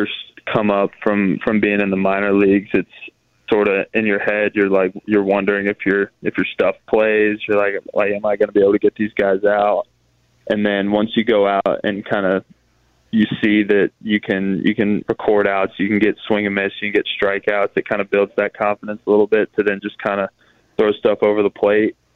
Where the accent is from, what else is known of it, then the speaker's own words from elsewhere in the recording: Georgia, United States; I think for me, growing up in Georgia, obviously watched a lot of baseball.